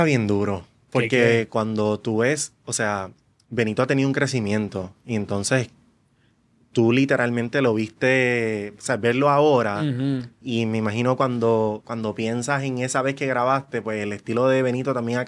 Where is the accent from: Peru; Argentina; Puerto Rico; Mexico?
Puerto Rico; San Lorenzo; yo soy de San Lorenzo, y entonces tampoco queda cerca del área metropolitana.